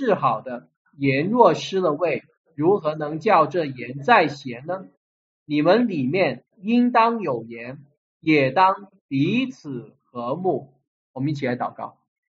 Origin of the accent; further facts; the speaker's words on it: Guangdong, China; 就是我们广东人喜欢这个，就是什么海边的人都是吃过什么咸鱼啊